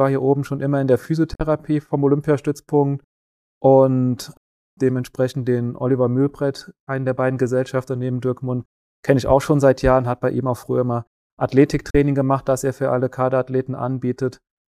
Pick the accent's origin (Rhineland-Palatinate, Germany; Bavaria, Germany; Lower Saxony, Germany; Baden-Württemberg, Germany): Rhineland-Palatinate, Germany; Zweibrücken; Mein Haupttrainingsort ist tatsächlich Zweibrücken, wo ich aufgewachsen bin, groß geworden bin. Da ist auch mein Heimatverein.